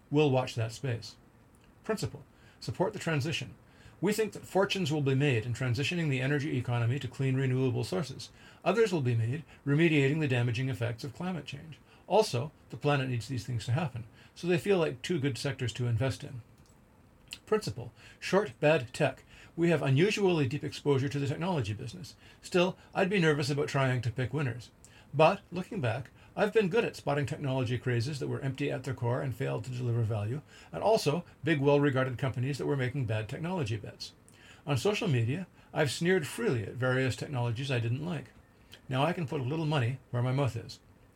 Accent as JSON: {"language": "English", "country": "Canada", "said": "means that a great big chunk of the windfall will eventually go off to Ottawa, which I'm okay with. Being Canadian is, on balance, a good financial bargain."}